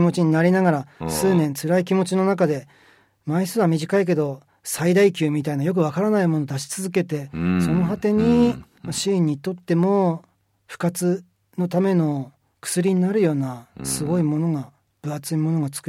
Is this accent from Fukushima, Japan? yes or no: yes; Fukushima, Japan; 僕は震災の後、福島出身なんですけど、初めて同窓会に出て